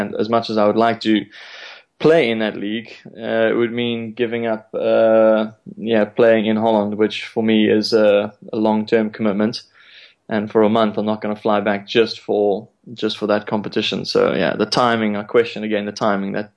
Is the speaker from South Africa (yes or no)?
yes; South Africa; especially as a South African